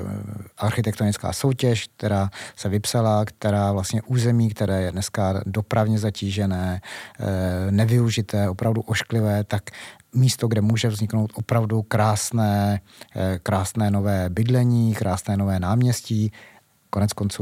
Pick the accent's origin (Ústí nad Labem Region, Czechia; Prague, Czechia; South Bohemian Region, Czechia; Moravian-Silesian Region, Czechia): Prague, Czechia; protože jsem Pražák, jsem na to hrdý, že jsem Pražák